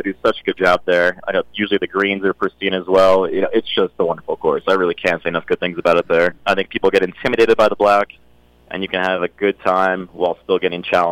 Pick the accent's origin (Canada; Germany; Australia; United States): United States; Babylon, New York; Yes, so I grew up in Babylon, so 20 minutes outside of Bethpage.